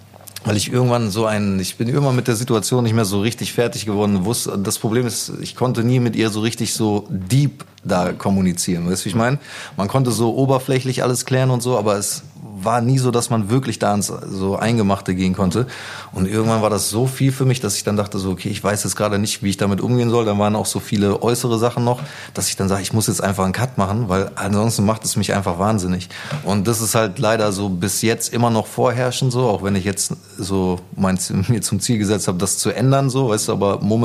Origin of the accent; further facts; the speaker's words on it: Gütersloh, North Rhine-Westphalia, Germany; Ich bin in Gütersloh geboren und da auch aufgewachsen. Also noch nicht mal genau in Gütersloh, sondern in so einem kleinen Vorort. Gütersloh-Isselhorst heißt der.